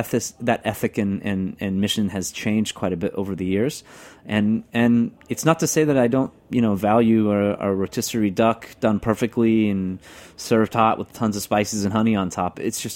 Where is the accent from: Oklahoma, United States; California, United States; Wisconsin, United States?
California, United States; Yucaipa; It's called Yucaipa. Is it a city? Yeah, it's a city now. It was a town when I was growing up there.